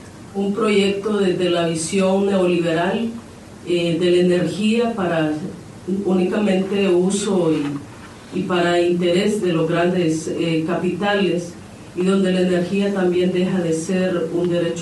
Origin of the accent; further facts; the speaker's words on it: Honduras; como Lenca, como Copín, como hondureñas y hondureños que estamos acá